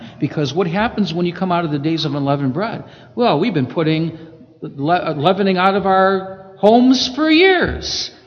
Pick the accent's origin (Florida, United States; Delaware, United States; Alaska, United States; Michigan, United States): Michigan, United States; although I was from Michigan, and there's plenty of water and plenty of ice there as well.